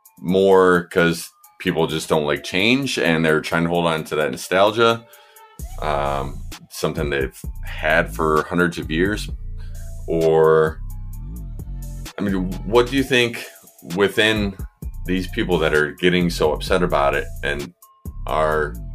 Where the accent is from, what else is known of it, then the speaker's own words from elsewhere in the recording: Cleveland, Ohio, United States; a current issue going on here in my hometown, Cleveland, is our baseball team just changed their name